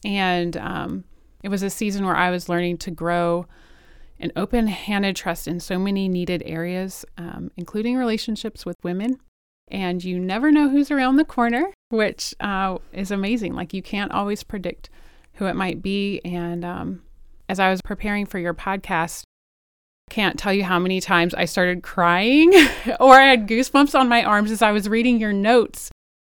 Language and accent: English; New Kent, Virginia, United States; I'm from New Kent.